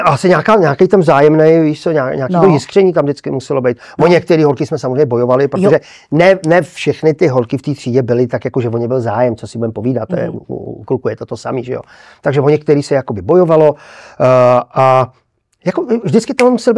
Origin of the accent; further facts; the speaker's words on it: Chrast, Pardubice Region, Czechia; protože jsem jezdil autobusem z Chrasti, v 6:30 ráno, nebo v 7:15